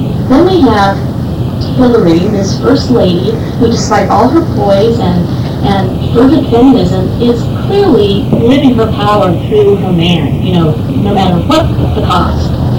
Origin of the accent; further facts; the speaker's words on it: United States; being an American is just a big red embarrassment.